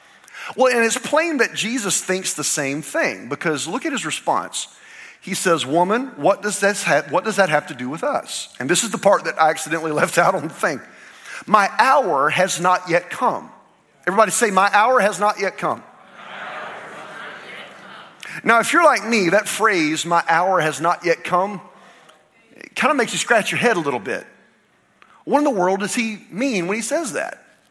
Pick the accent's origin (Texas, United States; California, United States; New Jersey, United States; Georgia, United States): Georgia, United States; Rincon; I'm from Rincon, Georgia. Who here has heard of Rincon, Georgia?